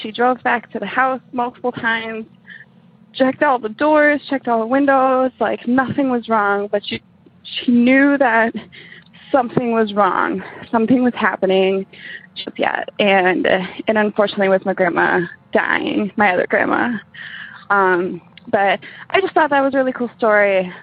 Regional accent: Wisconsin, United States; Hi, guys. … I'm from Wisconsin.

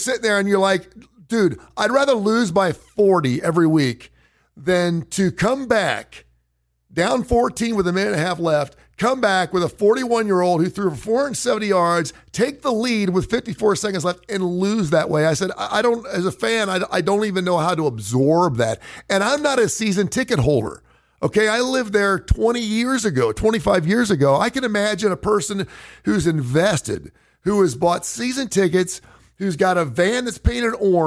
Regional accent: Cincinnati, Ohio, United States; born there; I was born in Cincinnati, so I have to be a fan.

